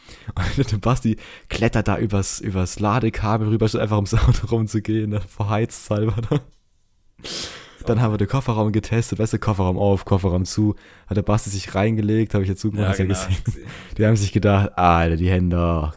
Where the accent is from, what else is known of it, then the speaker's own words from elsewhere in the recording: Berlin, Germany; musste man natürlich im, ne, auch vertrauenswürdig rüberkommen als Berliner